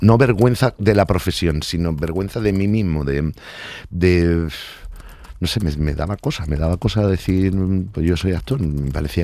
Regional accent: Marbella, Andalusia, Spain; Nací en Marbella y mi padre tenía el bar en San Pedro. Yo viví unos años en San Pedro Alcántara.

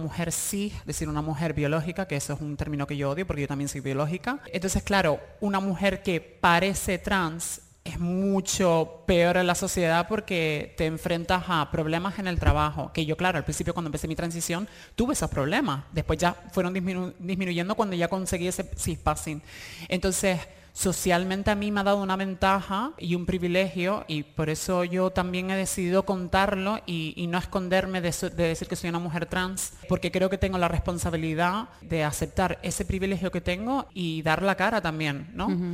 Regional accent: Canary Islands, Spain; also born or lived in London; yo tenía después de haber estado 10 años en Londres y volver a la isla

